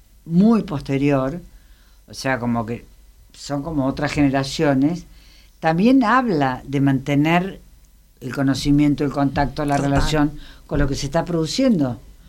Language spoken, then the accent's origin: Spanish; Argentina; como argentina, pienso que todos tenemos una deuda